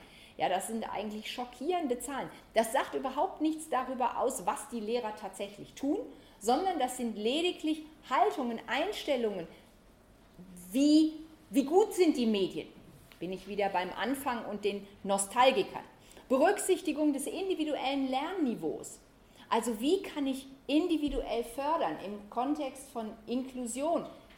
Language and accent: German; Germany; also ich sage das als Deutsche, sehr selbstkritisch